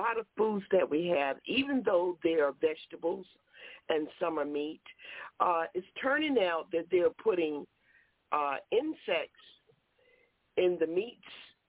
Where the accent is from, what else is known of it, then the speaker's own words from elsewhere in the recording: the South, United States; moved away; I grew up in the South, and we ate a lot of pork, and I left the South and brought it to the North, and I continued eating the pork